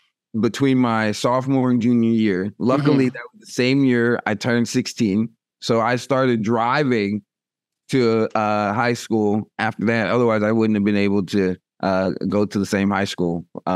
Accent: Zellwood, Florida, United States; So I'm originally from a small place called Zellwood.

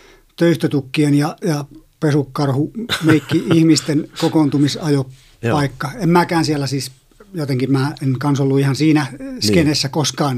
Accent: Hämeenkyrö, Pirkanmaa, Finland; koska olen itsekin kotoisin Hämeenkyröstä.

